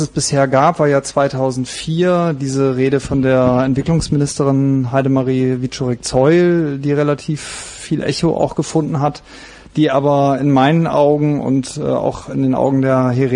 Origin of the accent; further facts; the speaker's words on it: Freiburg, Baden-Württemberg, Germany; Ich bin aus Freiburg und mache dort ein Projekt zur deutschen Kolonialgeschichte.